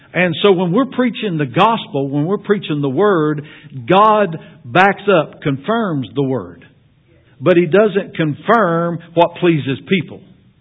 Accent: Mine Fork, Kentucky, United States; You know, I was raised over on Mine Fork, right here in Magoffin County.

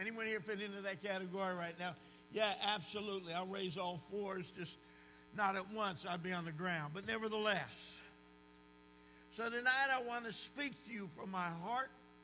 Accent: New Jersey, United States; You know, I'm from New Jersey

